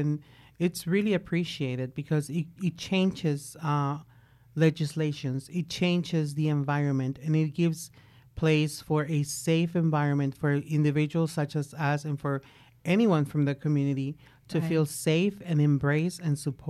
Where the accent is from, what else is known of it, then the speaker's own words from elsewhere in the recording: California, United States; I'm sorry, I'm from Cali. I'm still getting to know them.